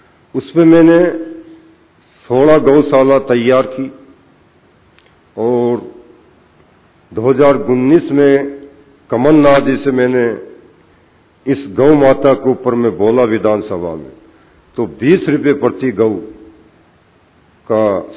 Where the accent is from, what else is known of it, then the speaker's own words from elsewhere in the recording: Sheopur, Madhya Pradesh, India; मध्य प्रदेश में जंगल काफी लंबा चौड़ा है, मेरा जिला का 85% भाग जंगल में है और 15% ही प्लेन जगह पे है